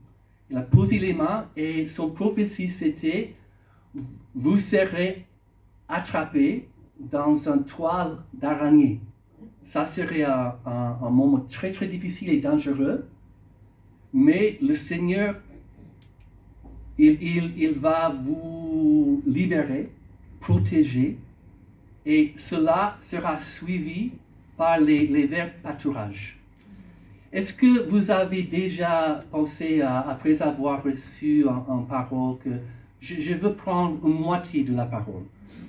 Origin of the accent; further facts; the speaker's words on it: United States; Je veux me présenter un petit peu plus pour que vous puissiez savoir d'où je viens. Je suis américain